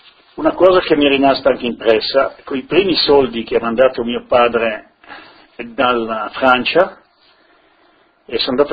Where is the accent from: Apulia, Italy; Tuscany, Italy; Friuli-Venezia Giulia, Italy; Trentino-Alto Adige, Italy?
Friuli-Venezia Giulia, Italy; Paularo; born there; sono nato in Friuli, sono nato a Paularo, in Carnia, nella frazione di Villa Mezzo